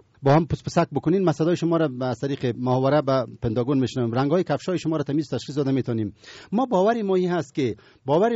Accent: Afghanistan; به عنوان یک افغان

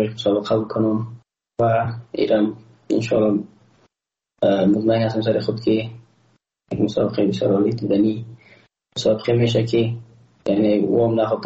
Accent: Afghanistan; ما یک افغان هستم

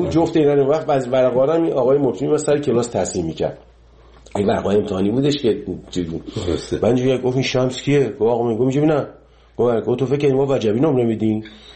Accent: Iran; moved away; 30 سال 30 خورده سال که از ایران من اومدم بیرون

